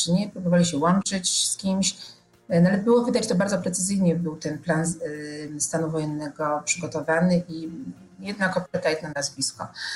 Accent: Kraków, Lesser Poland, Poland; jestem z Krakowa

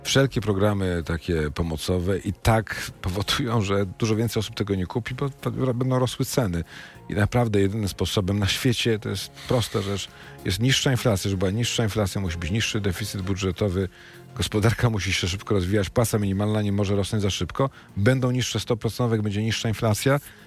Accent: Wrocław, Lower Silesian Voivodeship, Poland; jestem z Wrocławia.

